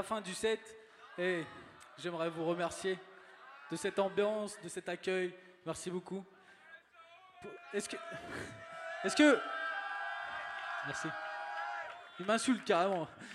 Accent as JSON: {"language": "French", "town": "Rennes", "region": "Brittany", "country": "France", "said": "moi je viens de Rennes, et chez moi à Rennes, il y a les trans musicales."}